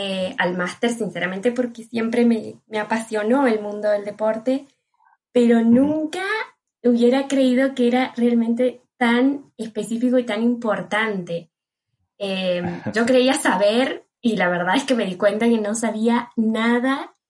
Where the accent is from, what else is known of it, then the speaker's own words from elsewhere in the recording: Argentina; now in Barcelona, Spain; soy argentina y hace ya año y medio que estoy viviendo acá en Barcelona.